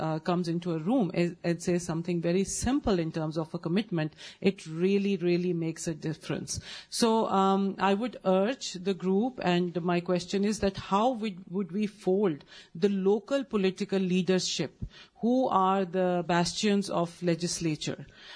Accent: Pakistan; from Pakistan, and so we live in a reality of paradoxes.

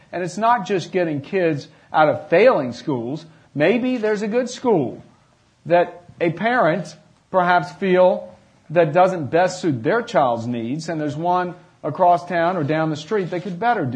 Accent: Virginia, United States; Ross, I would add as well, I'm from Virginia, and those of us from Virginia in here know we don't have teacher's unions.

